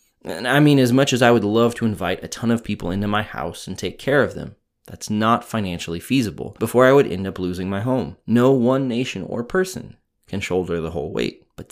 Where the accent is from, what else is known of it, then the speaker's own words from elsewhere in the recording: Wichita, Kansas, United States; let me take a moment to talk about my hometown, Wichita, Kansas.